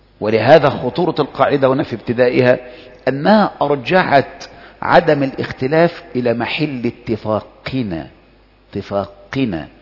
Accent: Egypt; زي القضاء اللي عندنا في مصر مشهور

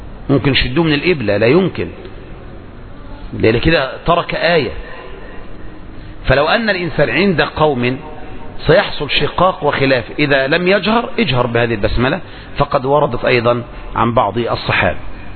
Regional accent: Egypt; يعني عند عوام الناس عندنا في مصر وإلا بقى أنت تروح المملكة

